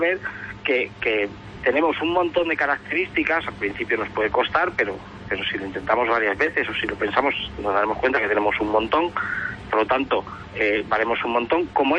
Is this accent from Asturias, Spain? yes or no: no; Badajoz, Extremadura, Spain; hacerlo allí en Badajoz, que es mi tierra y que la quiero mucho y que la tengo muy presente